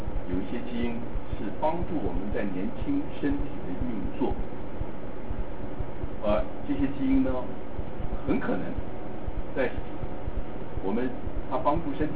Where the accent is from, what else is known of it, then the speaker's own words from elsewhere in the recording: China; 我说哎，我们中国人其实很早就知道这个道理。